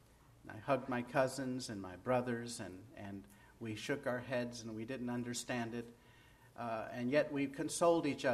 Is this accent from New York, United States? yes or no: no; Chicago, Illinois, United States; Growing up in Chicago that year, there was a Democratic National Convention that caused us to come inside early every night because of the riots.